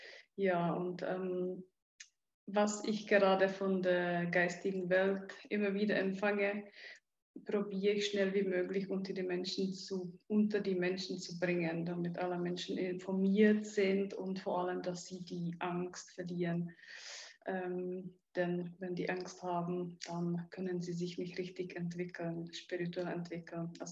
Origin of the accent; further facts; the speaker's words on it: Czechia; Ja, ich bin in der Tschechei aufgewachsen. In der Tschechei war es auch nicht gerade so einfach, weil ich in der kommunistischen Zeit aufgewachsen bin.